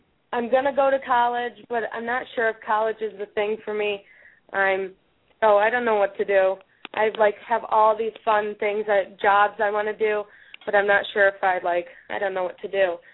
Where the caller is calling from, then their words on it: New York, United States; I'm calling from New York, upstate New York.